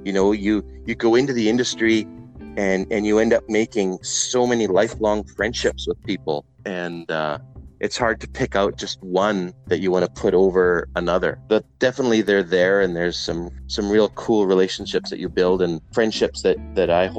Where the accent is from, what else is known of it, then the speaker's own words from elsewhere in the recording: Vancouver, British Columbia, Canada; I grew up in East Van, and I'm out in the front of my house there. And I used to live at, I don't know, 34th and Gladstone.